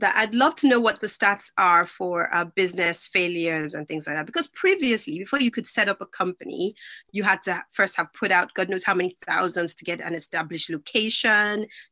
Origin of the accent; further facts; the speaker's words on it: Nigeria; because I grew up in Nigeria, right?